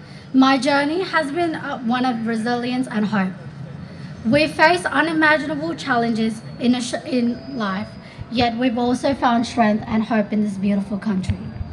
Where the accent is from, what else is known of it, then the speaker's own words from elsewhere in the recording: Australia; Represent Australia as my home country and the land I grew up in.